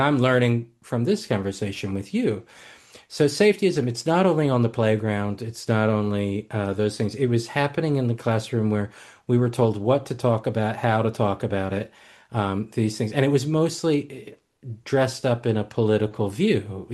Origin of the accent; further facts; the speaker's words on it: Washington, District of Columbia, United States; So I come from Washington, D.C. Like, I come from this political epicenter where nobody talks to each other.